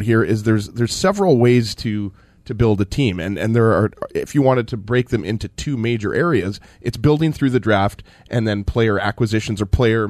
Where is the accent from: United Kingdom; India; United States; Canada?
Canada; Winnipeg, Manitoba; I'm from Winnipeg